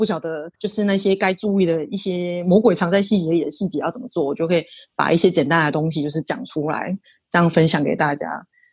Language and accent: Chinese; Taiwan; 因为我就离开台湾一年嘛，然后再加上我从小都是住在外面